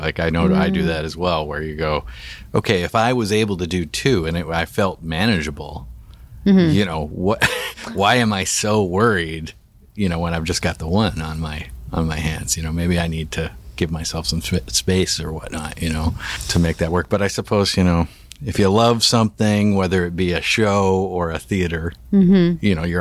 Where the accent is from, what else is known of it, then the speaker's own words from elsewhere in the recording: Victoria, British Columbia, Canada; So you and I are both from the West Coast. I'm from Victoria.